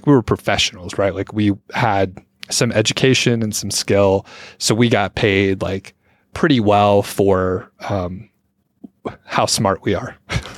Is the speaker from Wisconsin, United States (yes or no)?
no; Lawrenceville, Georgia, United States; I grew up in Lawrenceville, Georgia when I was a young boy, but I didn't think much about it.